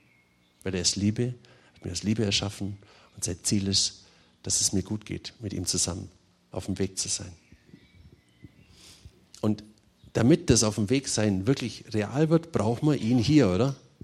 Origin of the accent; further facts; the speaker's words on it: Germany; Und wir sind so oft, nehme ich mich komplett mit ein, das ist ein Stück weit auch nochmal unser Naturell als Deutsche